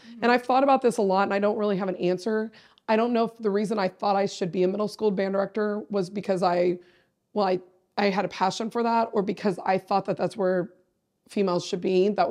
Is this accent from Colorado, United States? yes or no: no; Plano, Texas, United States; my experience growing up in Plano, you know, 6 through 12, like, those people showed me that that's what I wanted